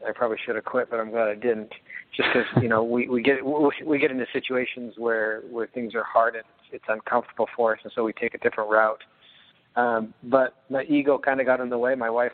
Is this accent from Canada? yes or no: yes; Calgary, Alberta, Canada; No, I'm originally from Calgary, which is known as Cowtown, but I'm the furthest thing from a cowboy. I'm a city kid